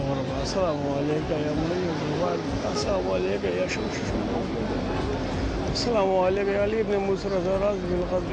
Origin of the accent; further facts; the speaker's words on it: Utraula, Uttar Pradesh, India; now in Mashhad, Iran; میں ہندوستان کا رہنے والا ہوں، اترولا ضلع بلرامپور کا رہنے والا ہوں اور یہاں ایران میں تحصیل کرتا ہوں.